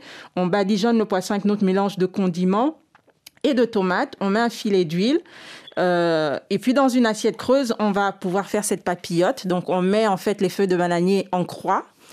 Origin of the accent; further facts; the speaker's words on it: Moyen-Ogooué, Gabon; Au Gabon, chez nous, au Moyen-Ogoué, on dit irehu ou le paquet, plus généralement.